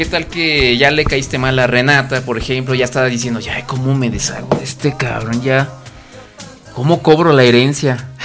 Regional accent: Guanajuato, Mexico; Las notas de mi Guanajuato, querido. De mi tierra

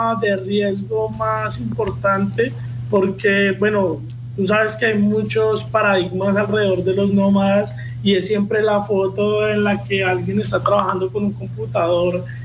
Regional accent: Colombia; born there; aquí fue la ciudad donde yo nací y está buena parte de mi familia.

